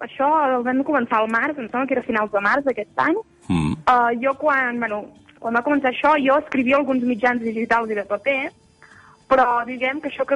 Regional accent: Sora, Catalonia, Spain; ens hem traslladat a Sora, que és un poble petitíssim, de menys de 200 habitants, i allà passo, sí, fins fa mig any, sí, sí, soc de Sora, sí. I visc a pagès

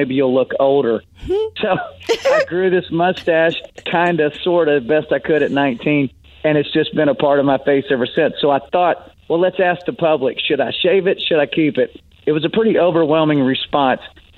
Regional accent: Amarillo, Texas, United States; Yeah, I grew up in Texas, Amarillo, Texas, and always been a fan of the Longhorns.

